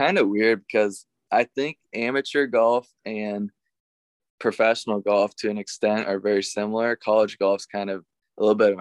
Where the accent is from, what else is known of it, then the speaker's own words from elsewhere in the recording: Ottumwa, Iowa, United States; growing up in Ottumwa on a little bit easier courses than I see a lot of times has helped me